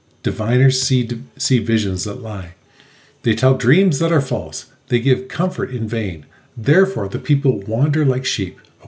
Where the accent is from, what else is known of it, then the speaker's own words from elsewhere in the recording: Canada; And we're Canadian too.